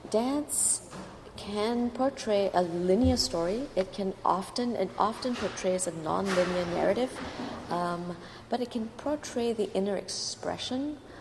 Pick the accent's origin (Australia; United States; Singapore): Singapore; I'm from Singapore